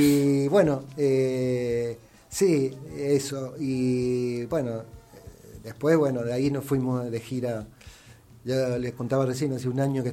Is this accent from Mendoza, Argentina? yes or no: yes; Mendoza, Argentina; nosotros ahí, como mendocinos, nos quedamos esperando